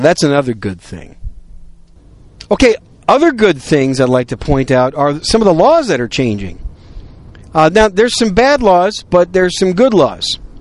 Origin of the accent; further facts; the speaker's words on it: Wisconsin, United States; also born or lived in New York City; I was born in New York City, raised very modestly in Wisconsin, grew up most of my life in a modest household in Wisconsin